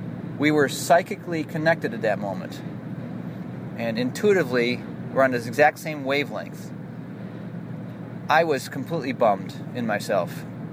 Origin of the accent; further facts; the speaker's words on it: Buffalo, New York, United States; a harmonica virtuoso from my hometown of Buffalo.